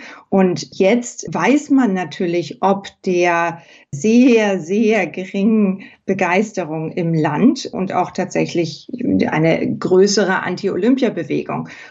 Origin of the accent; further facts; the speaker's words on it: Hamburg, Germany; In meiner Heimatstadt Hamburg wurde per Referendum ja auch entschieden